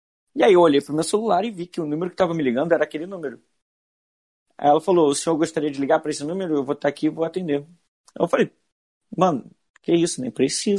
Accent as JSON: {"language": "Portuguese", "country": "Brazil", "said": "Porque eu sou esperto, sou brasileiro."}